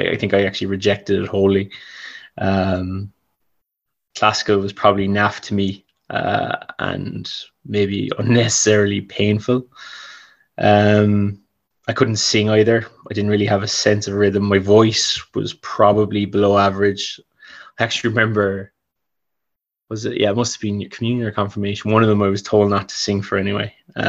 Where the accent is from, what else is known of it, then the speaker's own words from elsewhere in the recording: Cork, Munster, Ireland; So basically, I am from Cork.